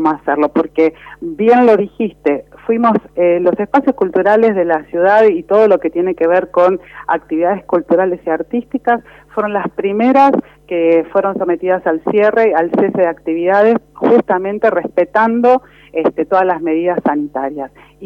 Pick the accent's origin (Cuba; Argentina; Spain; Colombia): Argentina; La Plata, Buenos Aires Province; porque somos platenses, porque hacemos nuestra actividad con los vecinos platenses